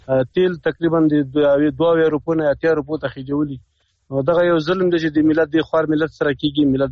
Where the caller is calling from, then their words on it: Kabul, Afghanistan; سلامونه احترامات د کابل خار نه